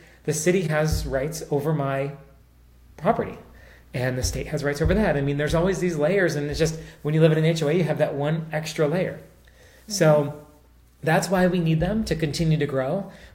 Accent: New York, United States; I'm from the East Coast, right? So these small little towns have a lot of authority, and they are in your life. So yes, we don't have HOAs in upstate New York

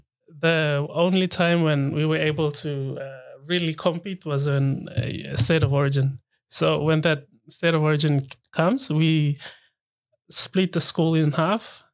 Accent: Nipa, Southern Highlands, Papua New Guinea; I grew up in Nipa, that's in other part of southern islands, because my dad's a police. We had to move around a lot, so we didn't stay at one place, in one particular place at a time.

